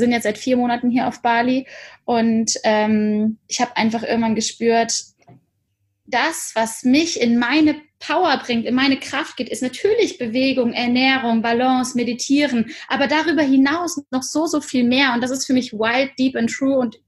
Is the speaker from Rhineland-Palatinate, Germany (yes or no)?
no; Cologne, North Rhine-Westphalia, Germany; Bin gebürtige Kölnerin